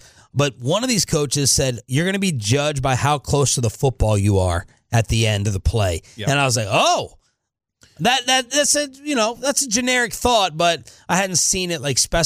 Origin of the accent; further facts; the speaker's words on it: Maryland, United States; So when I start off watching this, especially was the case growing up in Maryland, watching those Ravens defenses, the first week of the season